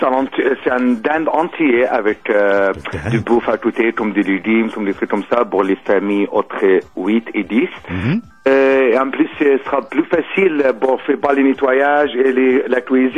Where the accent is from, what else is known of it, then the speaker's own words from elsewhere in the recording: France; je suis d'origine égyptienne, j'ai grandi en France.